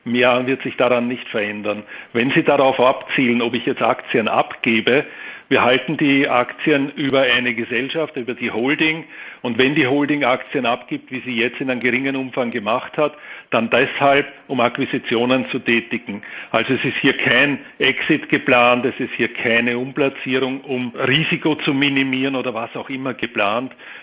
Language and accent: German; Austria; now in Vienna, Austria; Ich bin Österreicher mit Wohnsitz in Wien